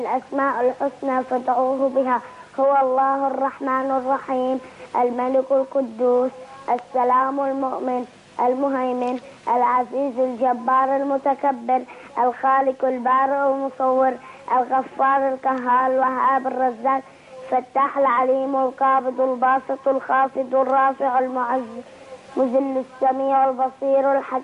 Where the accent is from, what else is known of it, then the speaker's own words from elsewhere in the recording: Syria; من سوريا، من بانيان